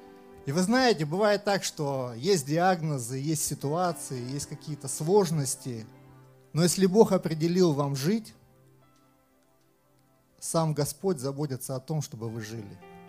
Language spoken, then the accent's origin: Russian; Siberia, Russia; обычный парень из Сибири